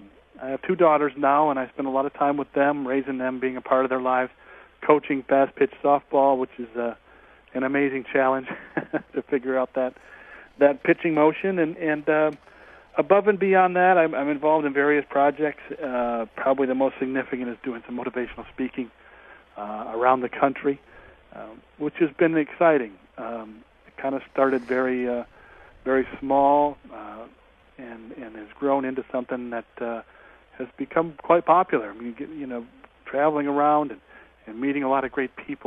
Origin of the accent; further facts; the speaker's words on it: Michigan, United States; both from growing up in Michigan to the major leagues